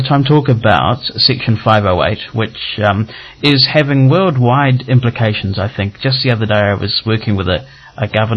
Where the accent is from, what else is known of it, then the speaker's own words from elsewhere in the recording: New Zealand; one of the impressive things for me as a New Zealander going to the US